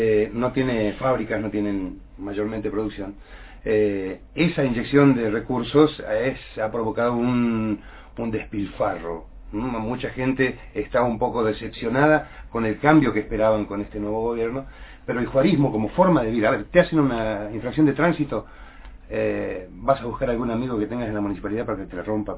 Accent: Santiago del Estero, Argentina; born there; en la zona rural más pobre de Santiago del Estero, donde yo nací justamente

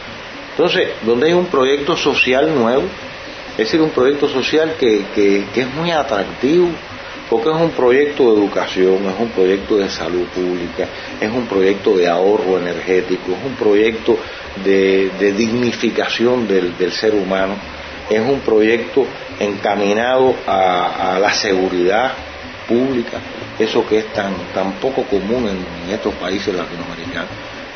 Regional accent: Cuba; ya en mi país, en mi patria, hay varias generaciones que han ido formándose bajo ese pensamiento. Hoy la revolución cubana es mucho más de lo que éramos

